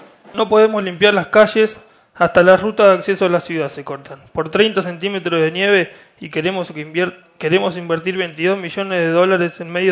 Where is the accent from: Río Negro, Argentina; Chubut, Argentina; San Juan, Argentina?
Río Negro, Argentina; San Carlos de Bariloche; soy de San Carlos de Bariloche, tengo 30 años